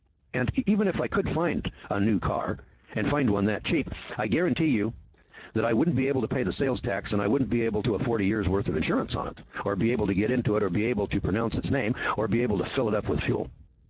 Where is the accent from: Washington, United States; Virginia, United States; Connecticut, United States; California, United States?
California, United States; I'm an old real estate guy and I was from the Bay Area and I can remember when the average rent was $235 a month back about 1970.